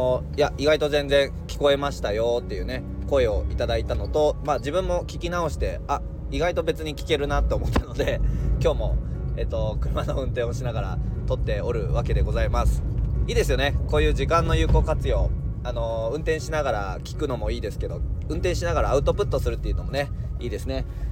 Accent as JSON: {"language": "Japanese", "region": "Hyogo", "country": "Japan", "tie": "born or raised there", "moved": "as an adult", "said": "僕ね、兵庫県出身なんですよ。兵庫で高校生まではずっとね兵庫でいたんですけども、大学進学をきっかけに高知県に移住しました。で最初はですね、高知市内の方に住んでたんですけども、"}